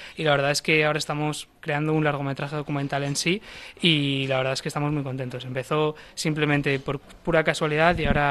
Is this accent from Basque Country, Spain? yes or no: no; Canary Islands, Spain; soy canario, no soy de la zona.